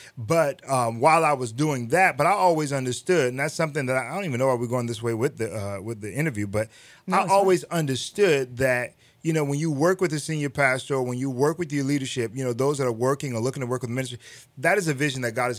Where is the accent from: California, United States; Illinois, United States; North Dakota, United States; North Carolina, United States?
California, United States; Los Angeles; Los Angeles, California.